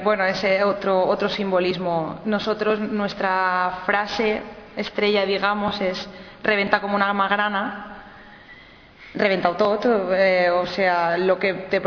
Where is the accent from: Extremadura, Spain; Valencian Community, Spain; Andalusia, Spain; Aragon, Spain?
Valencian Community, Spain; Xàtiva; de Seativa. Seativa es un pueblo de la costera, comarca del País Valencià.